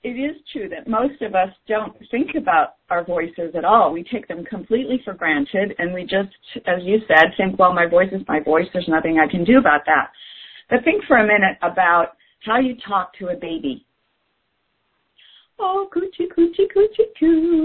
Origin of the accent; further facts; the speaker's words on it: East Coast, United States; Well, I grew up on the East Coast.